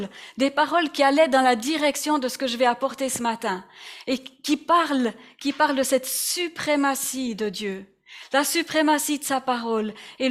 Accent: Switzerland; Moi, en tant que Suisse, en tant que libre, j'ai des autorités, mais c'est pas des rois.

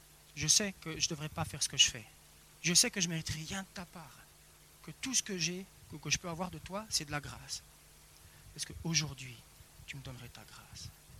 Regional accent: La Chaux-de-Fonds, Neuchâtel, Switzerland; Vous savez, j'ai grandi ici, à La Chaux-de-Fonds. On est arrivé dans les années 90.

